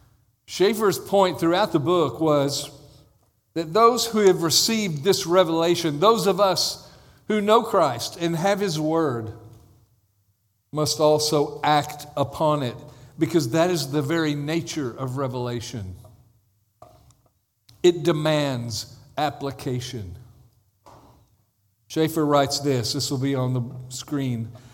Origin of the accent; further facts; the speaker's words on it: Texas, United States; It was about a bunch of Ivy League educators, which I'm from Texas, so you can imagine my opinion of Ivy League educators.